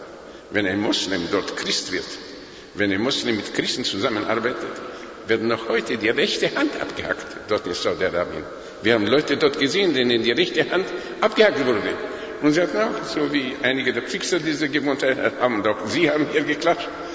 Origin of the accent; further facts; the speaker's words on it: Bucharest, Romania; German is a second language; In Rumänien, in Bukarest, mein Heimatland.